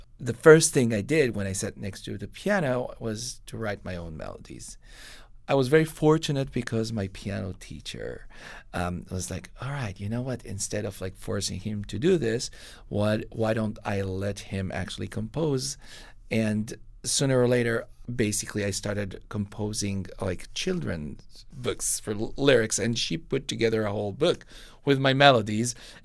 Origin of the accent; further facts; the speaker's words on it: Israel; I grew up in Israel. I was born in Israel, and I was born in a kibbutz.